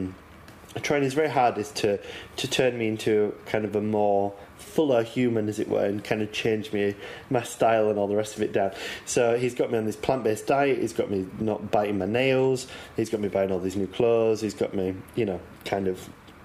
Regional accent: United Kingdom; See, my hometown is a 45-minute drive to Leeds or a 45-minute drive to Manchester, and the trains and stuff don't run.

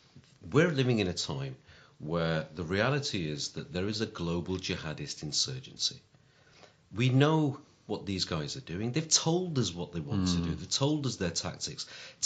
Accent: United Kingdom; I'm British.

